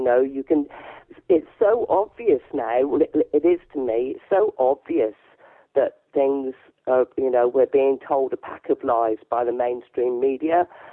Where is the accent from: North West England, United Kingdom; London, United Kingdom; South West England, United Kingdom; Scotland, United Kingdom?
South West England, United Kingdom; now in Elmdon, United Kingdom; Well, no, not originally. Devon originally.